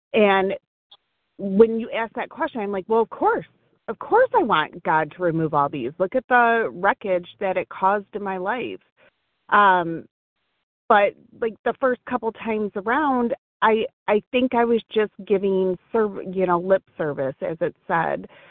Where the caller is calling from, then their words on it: Michigan, United States; from Michigan.